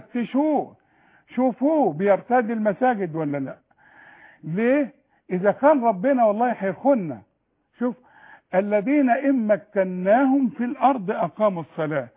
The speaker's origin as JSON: {"language": "Arabic", "country": "Egypt", "said": "على الشرط تطور رقبتي كمصري"}